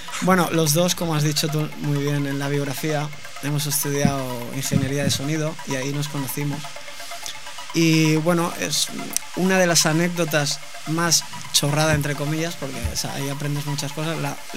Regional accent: Sitges, Catalonia, Spain; trabajé en algunos bares de mi pueblo, de Sitges

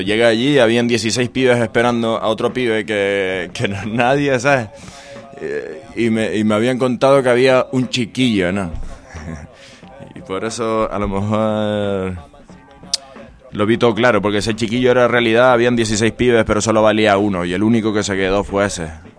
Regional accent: Canary Islands, Spain; nosotros, como te decía antes, somos canarios

